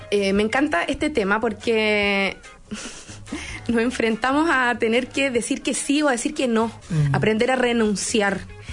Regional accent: Mexico; contrasta eso con una americana, como mexicana.

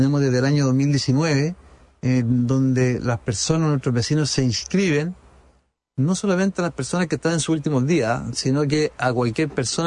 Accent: Talca, Maule, Chile; recorro la casa donde yo me crié de chico y vuelvo al barrio y al sector donde yo me crié, en Talca.

